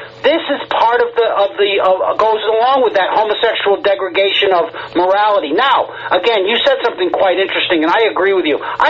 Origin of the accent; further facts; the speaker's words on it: Massachusetts, United States; And I'm from Massachusetts, so I know what they've done there.